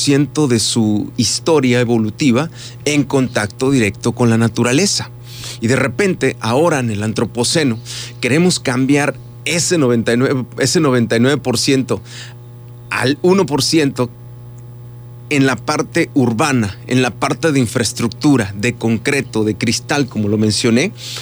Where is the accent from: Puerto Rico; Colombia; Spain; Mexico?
Mexico; Puebla, justo en la frontera, en la línea fronteriza de esos dos estados de la República Mexicana. Y así que tengo una cultura muy arraigada a la naturaleza.